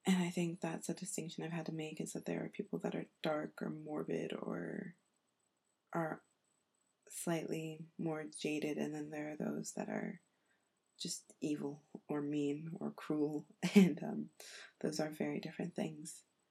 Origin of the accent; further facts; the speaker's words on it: United States; I'm American, but I'm not in the States